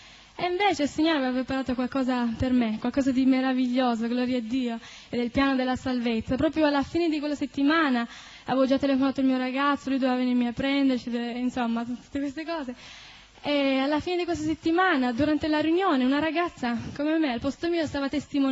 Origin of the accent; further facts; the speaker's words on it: Turin, Piedmont, Italy; vengo da Torino. E sono cresciuta in una famiglia cristiana, in un ambiente cristiano.